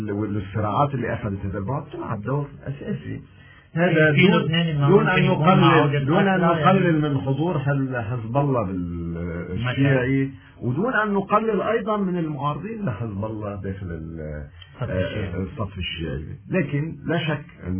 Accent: Lebanon; أنا ممكن كمواطن كلبناني أقبل

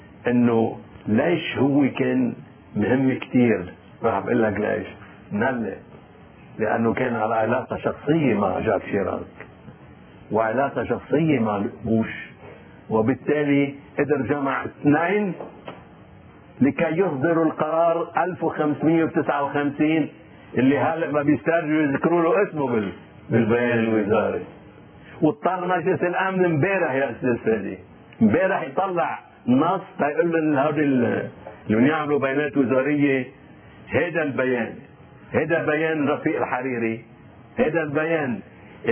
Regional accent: Lebanon; نحن بدنا نعرف شغلة كلبنانيين نؤمن بلبنان

